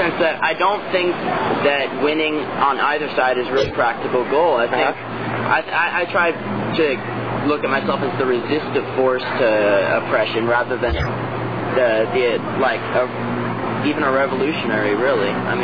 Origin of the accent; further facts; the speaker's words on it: Texas, United States; I grew up in Texas.